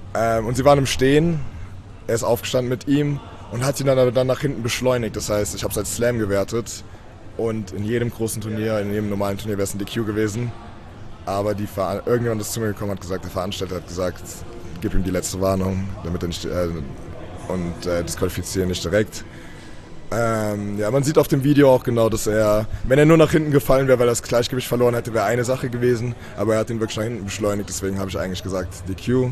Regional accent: Germany; Deutschland, ich komme aus Deutschland.

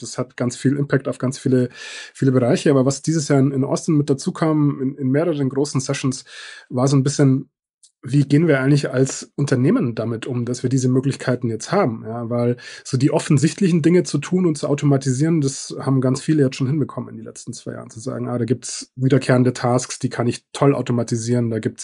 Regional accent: Munich, Bavaria, Germany; ich komme ja aus München, hört man vielleicht auch

